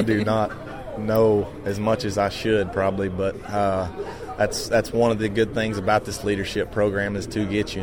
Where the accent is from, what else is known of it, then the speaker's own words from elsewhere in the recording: Seminole, Texas, United States; Seminole, Texas.